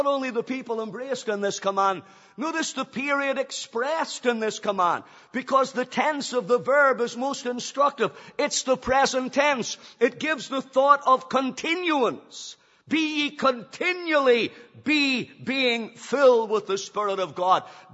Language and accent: English; Banbridge, Northern Ireland, United Kingdom; When I was growing up in Banbridge Baptist Church, there was a phrase that went about that perhaps sums it up.